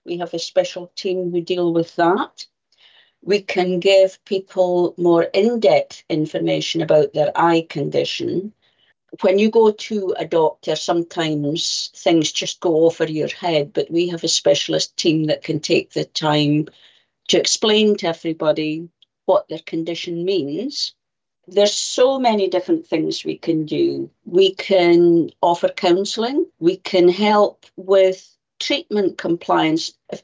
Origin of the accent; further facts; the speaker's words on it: Scotland, United Kingdom; I was born and brought up in Shetland originally.